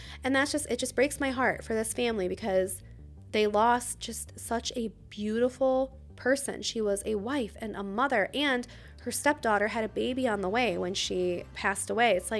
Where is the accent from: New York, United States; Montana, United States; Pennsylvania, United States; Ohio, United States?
Ohio, United States; Again, we're from Ohio, so I think we're kind of, like, naive in a way because we don't, none of that is around here.